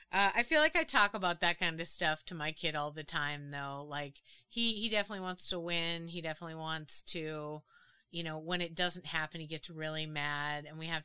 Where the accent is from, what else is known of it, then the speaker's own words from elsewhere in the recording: Boston, Massachusetts, United States; I'm from Boston. It's part of my blood.